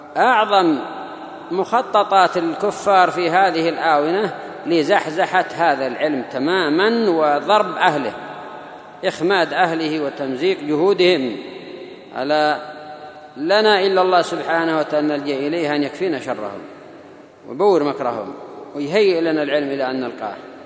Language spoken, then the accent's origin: Arabic; Yemen; خاصة عندنا في اليمن ما يقولون سيدي